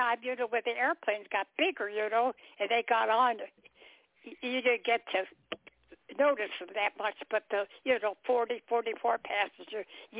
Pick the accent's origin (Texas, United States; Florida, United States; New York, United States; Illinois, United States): Illinois, United States; Chicago; born there; I was born in Chicago, but I had lived in Chicago for years and took ballet lessons, had a good job, everything, but.